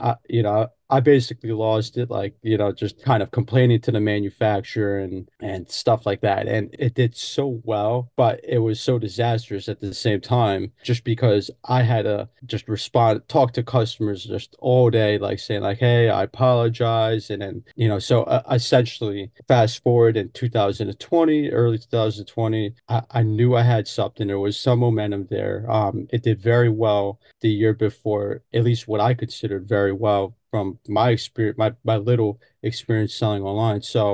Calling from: New Jersey, United States; I'm calling in from New Jersey, right outside New York City.

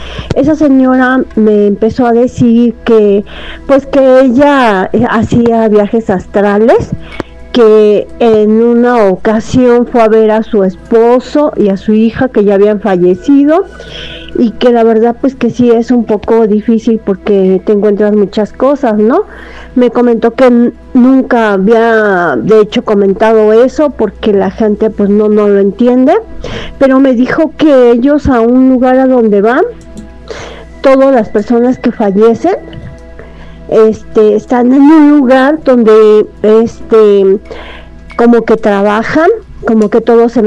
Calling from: Atizapán, State of Mexico, Mexico; de Atizapán, de Ledomex.

